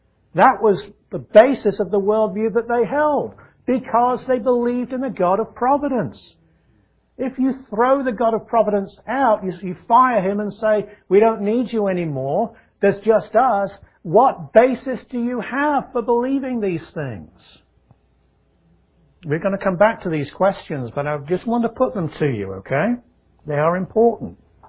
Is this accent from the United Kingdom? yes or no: yes; England, United Kingdom; I was raised in England, where that's what you were taught.